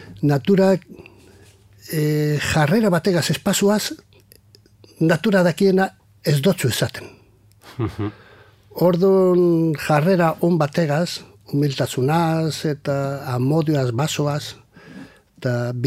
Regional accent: Amorebieta-Etxano, Basque Country, Spain; neu jaio nintzen Zorrotzan

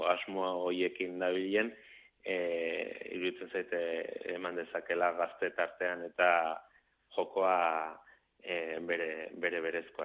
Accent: Basque Country, Spain; eta euskalduna naiz

